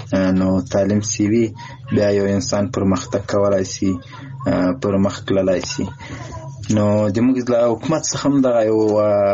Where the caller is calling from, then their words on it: Ghazni, Afghanistan; د غزنی ولایت اوسیدونکی یم